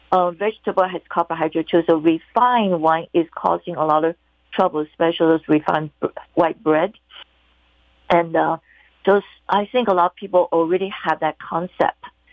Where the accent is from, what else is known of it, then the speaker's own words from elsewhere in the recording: Taiwan; I love the blood type because growing up in Taiwan, I think Chinese and Japanese, we talk about blood type a lot.